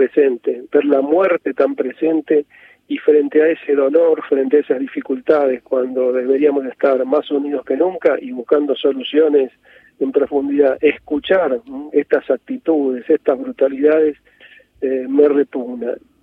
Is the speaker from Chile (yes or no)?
no; Argentina; Te podría hablar como argentino